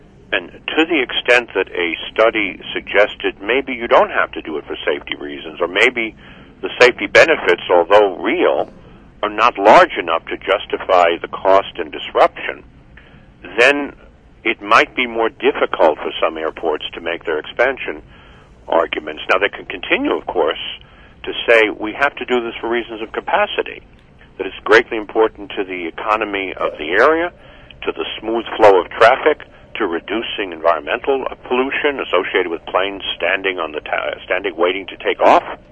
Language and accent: English; Brooklyn, New York, United States; I'm from Brooklyn